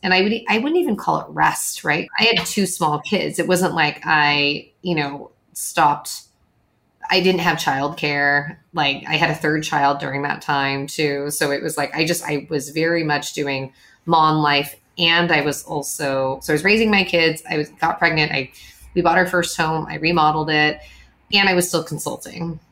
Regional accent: California, United States; also born or lived in Midwest; My parents immigrated from Taiwan. I was born in the Midwest and then grew up mostly in California.

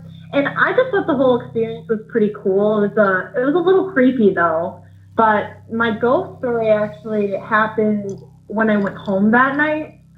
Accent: Eau Claire, Wisconsin, United States; I'm from Wisconsin, as you just stated, near the Eau Claire area.

